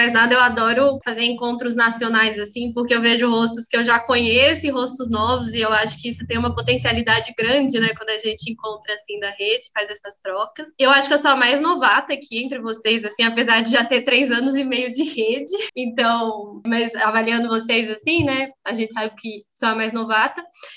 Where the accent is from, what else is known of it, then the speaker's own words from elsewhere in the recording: São Paulo, Brazil; now in Minas Gerais, Brazil; E aqui em Minas, eu sou paulista